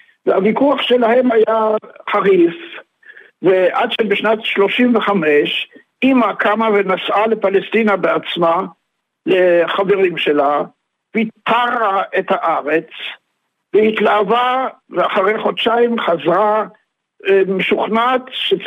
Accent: Tel Aviv, Tel Aviv District, Israel; also born or lived in Leipzig, Germany; אני נולדתי בשנת 1925, בגרמניה. עליתי ארצה עם המשפחה בשנת 1936, וסיפור למה עלינו ואיך עלינו, וגרתי בתל אביב, וביקרתי בבית ספר עממי, אחר כך בגימנסיה בלפור.

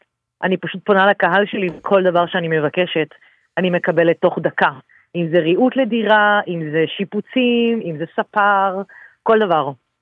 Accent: Haifa, Haifa District, Israel; כי אני חיפאית במקור, וגרה עכשיו בחיפה

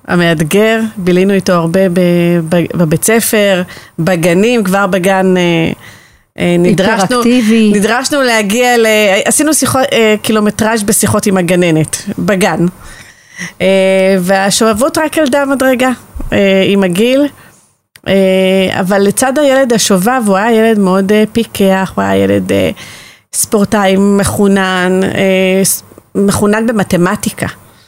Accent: Kiryat Motzkin, Haifa District, Israel; also born or lived in Migdal HaEmek / Kfar Masaryk; אז אני נולדתי במגדל העמק. ובגיל 6 עברתי למוצקין, לקריית מוצקין, ומגיל 14 אני מתחנכת בקיבוץ כפר מסריק, וגדלה בילדות מאוד כפרית ומהנה

